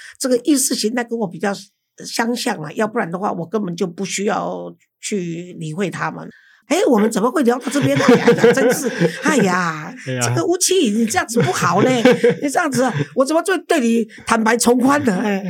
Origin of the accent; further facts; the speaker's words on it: Taiwan; 因为我是台湾人嘛，逃命要紧。